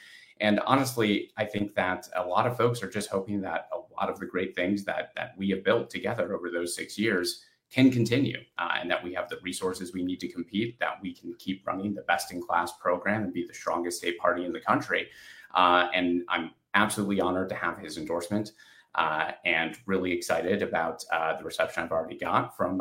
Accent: Two Rivers, Wisconsin, United States; I was born and raised in Two Rivers, Wisconsin, out in the country, as we called it, out on County Highway 42

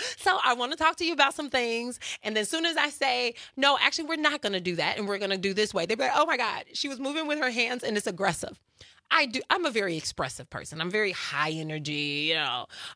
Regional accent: Chicago, Illinois, United States; born or raised there

